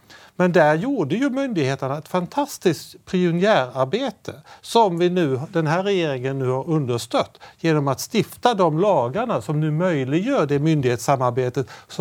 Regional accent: Södertälje, Stockholm County, Sweden; Jag skulle vilja berätta en lite mer positiv bit från min hemstad Södertälje.

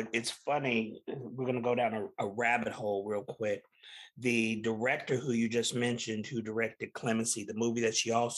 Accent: Tulsa, Oklahoma, United States; The thing about Alfre Woodard is she's from my hometown of Tulsa, Oklahoma.

